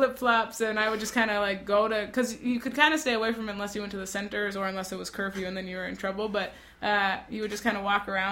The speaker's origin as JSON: {"language": "English", "region": "Minnesota", "country": "United States", "said": "I'm from Minnesota, you know?"}